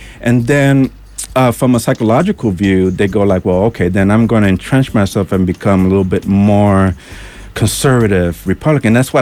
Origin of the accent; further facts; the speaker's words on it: United States; But I am an American. My allegiance is to America.